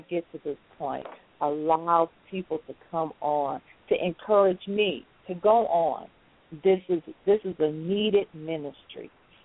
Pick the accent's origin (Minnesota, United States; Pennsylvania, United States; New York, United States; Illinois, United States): Illinois, United States; Chicago; We're from Chicago, back home.